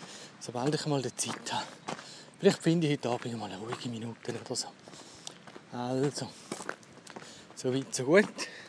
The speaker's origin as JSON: {"language": "German", "region": "Glarus", "country": "Switzerland", "said": "Fast eine Schande als Glarner."}